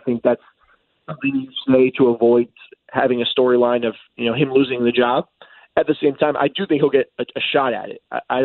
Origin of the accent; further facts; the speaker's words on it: Philadelphia, Pennsylvania, United States; a Philadelphia guy. I'm from Philadelphia originally, so maybe I'm just like, you know, anti-Pittsburgh in a lot of ways because it's very much a second-rate Pennsylvania city.